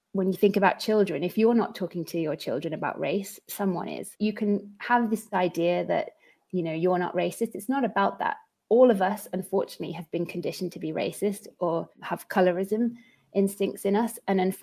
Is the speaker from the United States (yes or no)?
no; United Kingdom; we still are kind of taken aback as British people